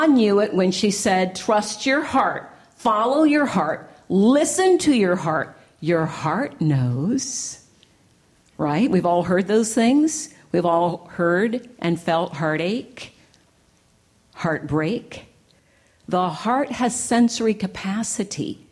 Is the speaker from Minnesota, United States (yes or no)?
no; San Francisco, California, United States; I got back to San Francisco, which is my hometown, to do my internship.